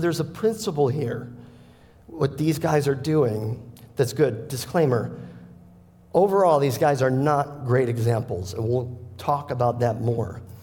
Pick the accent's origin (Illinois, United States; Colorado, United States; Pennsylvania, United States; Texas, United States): Illinois, United States; Chicago; also born or lived in Indiana; now in -; But in the 90s, we moved. I grew up in Chicago. We moved to Indiana.